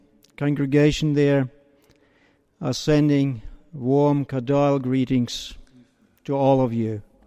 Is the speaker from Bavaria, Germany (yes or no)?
no; Berlin, Germany; from Berlin.